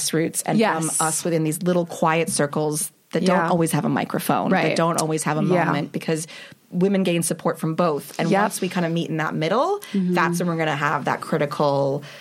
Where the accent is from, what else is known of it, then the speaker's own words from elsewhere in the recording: Los Angeles, California, United States; Los Angeles.